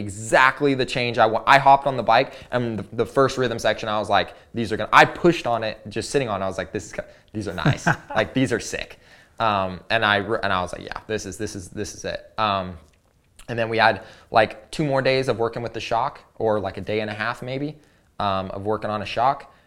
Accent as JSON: {"language": "English", "region": "Missouri", "country": "United States", "also_born_or_lived": "Oklahoma", "said": "I'm from Missouri, and then spent time in Oklahoma"}